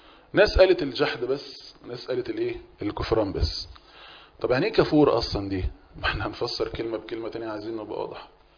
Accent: Egypt; يعني احنا مصريين مش كلمة مش مألوفة يعني بالنسبة لنا

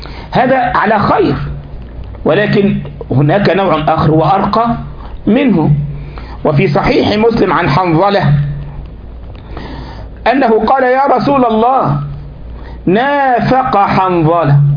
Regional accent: Egypt; يقول لك يا أخي حتى عندنا في مصر في قهوة

